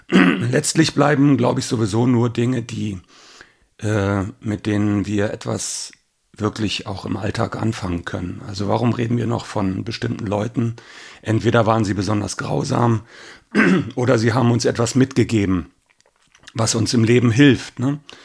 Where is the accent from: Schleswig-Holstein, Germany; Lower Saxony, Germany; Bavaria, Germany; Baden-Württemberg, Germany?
Lower Saxony, Germany; Hanover; Ich habe vor 20 Jahren in Prenzlauer Berg gewohnt und zog als Hannoveraner dahin